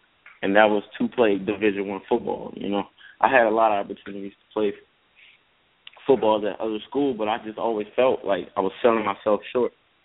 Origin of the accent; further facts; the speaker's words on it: New Orleans, Louisiana, United States; You know, growing up in New Orleans, it's tough. You know, New Orleans is a tough city to come out of.